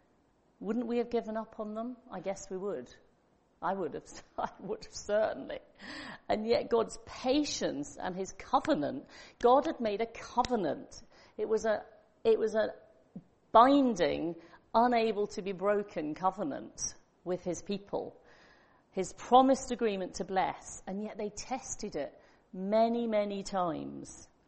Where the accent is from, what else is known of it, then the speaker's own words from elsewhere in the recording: United Kingdom; I think many of us, because we're British and because of the tradition we come from